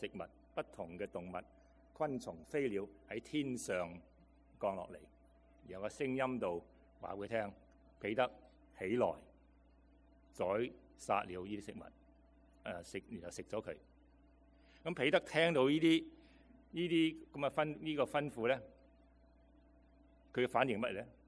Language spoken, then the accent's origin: Chinese; Guangdong, China; 我是广东人，如果神说你吃这些东西，那我一定说很开心，何时开始？